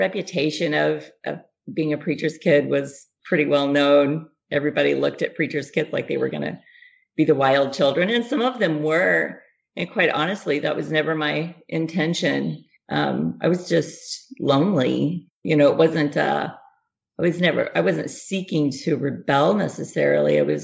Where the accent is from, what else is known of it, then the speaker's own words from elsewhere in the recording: St. Louis, Missouri, United States; born there; I am 52 years old. I was born in St. Louis, Missouri.